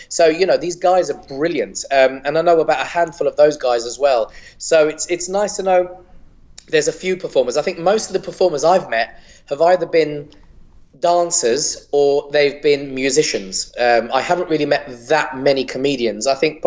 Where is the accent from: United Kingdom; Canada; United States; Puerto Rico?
United Kingdom; England; I was born and raised in England, and I've lived in England all my life.